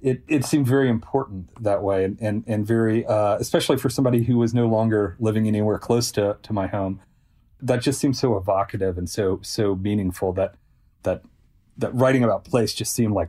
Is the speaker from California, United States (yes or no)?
no; Selmer, Tennessee, United States; this stretch of highway between Selmer, Tennessee, which is my hometown, and Adamsville, Tennessee.